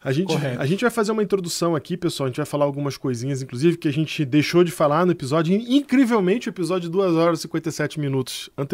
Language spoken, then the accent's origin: Portuguese; Rio de Janeiro, Brazil; Rio de Janeiro, minha terra natal